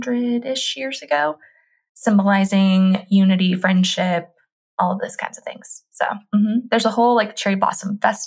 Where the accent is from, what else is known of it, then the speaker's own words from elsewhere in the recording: Tennessee, United States; your home state, my home state of Tennessee.